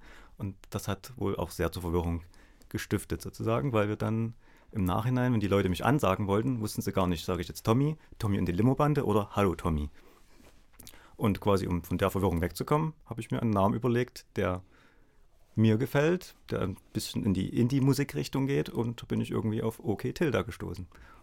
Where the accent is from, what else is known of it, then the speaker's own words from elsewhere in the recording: Dresden, Saxony, Germany; Also ich komme aus Dresden